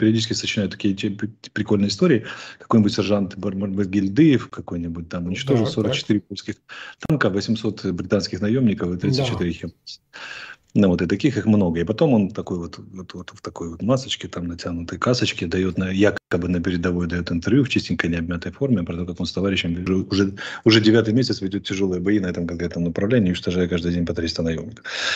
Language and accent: Russian; Ukraine; Вот я могу как украинец